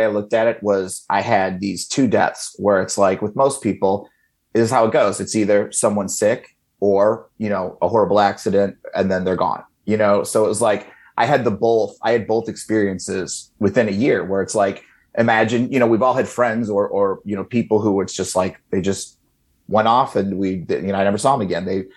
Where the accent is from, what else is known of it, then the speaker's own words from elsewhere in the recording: Indiana, United States; there was this book that I used to rent at the library in where I grew up in Indiana.